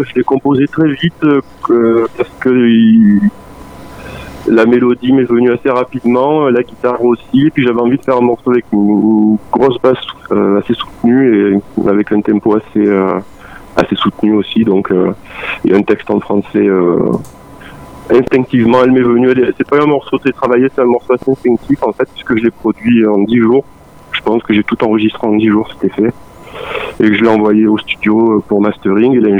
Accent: Balearic Islands, Spain; Moi, j'ai grandi en partie dans les Baléares, à côté d'Ibiza

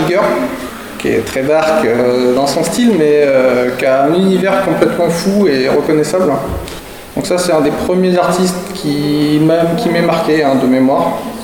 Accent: Alençon, Normandy, France; alençonnais, hein, j'ai toujours vécu ici. J'ai 21 ans, donc je suis étudiant en master.

